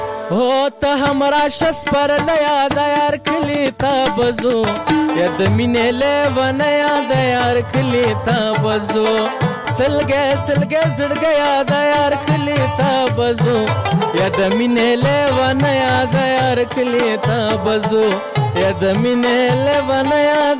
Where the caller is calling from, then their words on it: Paktia, Afghanistan; زه خو د فاکتیا او زازیاریو ولسوالۍ ما چې دی اوس په مغه ولسوالۍ نه زنګ وهلو